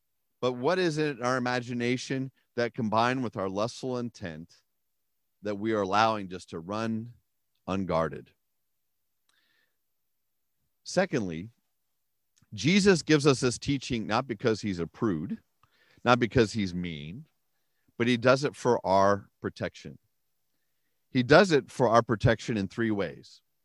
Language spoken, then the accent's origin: English; Pennsylvania, United States; I grew up in Western Pennsylvania, as most of you know